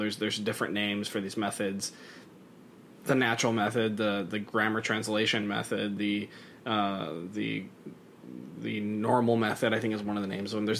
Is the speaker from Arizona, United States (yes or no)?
yes; Arizona, United States; And growing up in Arizona, Spanish.